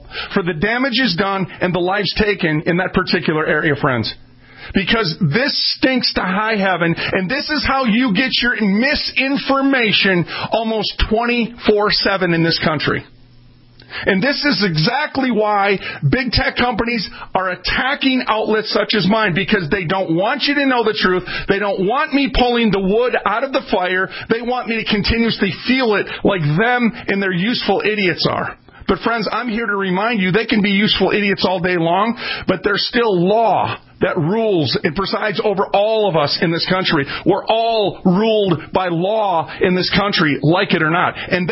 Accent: Minneapolis, Minnesota, United States; I'm from Minneapolis. That area, I drove down there right after it happened.

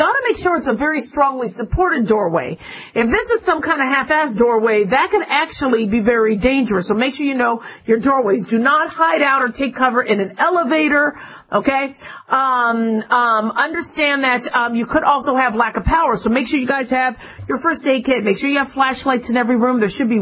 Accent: California, United States; born there; I was born in California, so I still consider myself a Californian.

